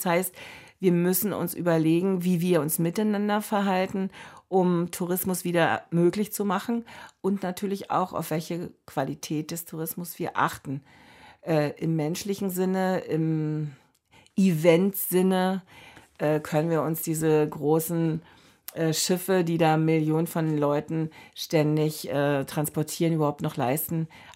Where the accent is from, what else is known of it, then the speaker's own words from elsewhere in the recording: Berlin, Germany; als Berlinerin, die in Brandenburg arbeitet.